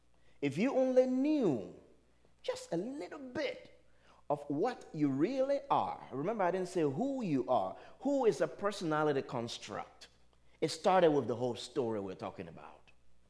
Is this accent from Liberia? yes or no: yes; Liberia; English is a second language; now in United States; I come from Africa, Liberia. We grew up speaking dialects. And then later on, you learn English. And then here in America, I learned and studied Greek, Hebrew, and a little bit of Aramaic.